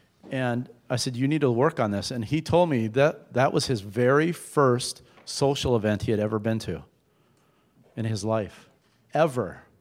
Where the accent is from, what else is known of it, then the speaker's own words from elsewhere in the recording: Minnesota, United States; so I'm from Minnesota where they always talk about Minnesota nice.